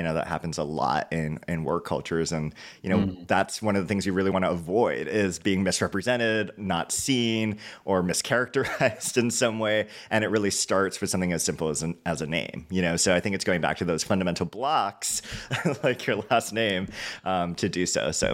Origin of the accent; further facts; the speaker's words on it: Hawaii, United States; being, you know, I was born and raised in Hawaii, and then … being my Japanese ancestry.